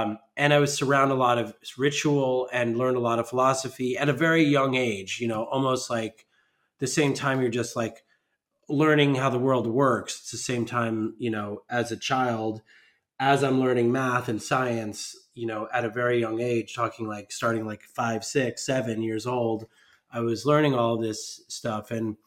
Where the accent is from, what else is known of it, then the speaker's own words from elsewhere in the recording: New Jersey, United States; also born or lived in New York; I was born in New York, and my father started a temple in our basement when we lived in New Jersey when I was probably like 5 years old.